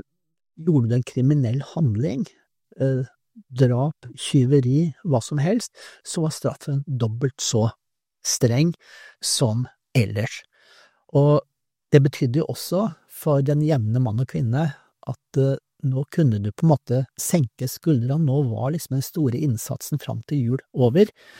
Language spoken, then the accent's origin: Norwegian; Eastern Norway, Norway; Og jeg må jo si som østlending